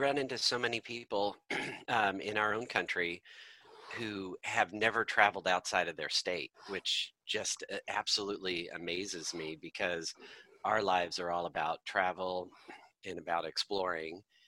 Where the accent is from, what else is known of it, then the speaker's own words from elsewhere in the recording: United States; I'm an American in my mid-30s, married, been married for a number of years now.